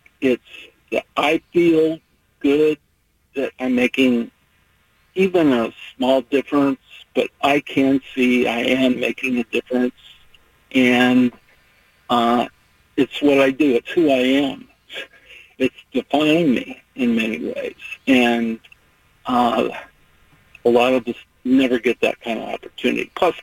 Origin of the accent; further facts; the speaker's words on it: Portland, Oregon, United States; I grew up here in Portland, and Portland's treated me well.